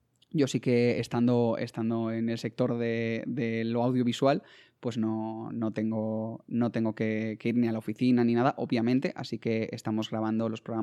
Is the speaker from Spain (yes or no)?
yes; Spain; nosotros somos de España